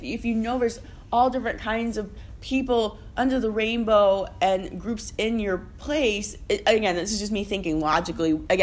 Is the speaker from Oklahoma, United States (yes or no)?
no; Ohio, United States; I grew up in Ohio. I was not expecting